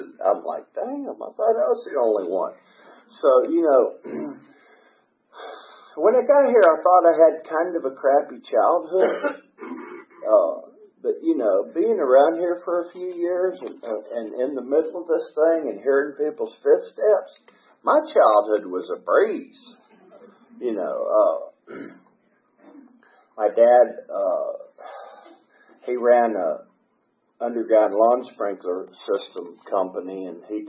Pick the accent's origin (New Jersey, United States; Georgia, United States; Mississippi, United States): Georgia, United States; Atlanta; So I'm an Atlanta native. I was born in Piedmont, grew up in Gwinnett County, and I'm the youngest of five, Irish Catholic family, and three brothers and two sisters.